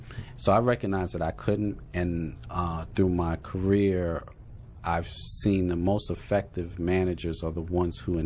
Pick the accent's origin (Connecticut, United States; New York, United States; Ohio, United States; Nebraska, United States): New York, United States; I guess growing up in New York, is that everyone who was the man on the block, everyone was trying to take them down a notch.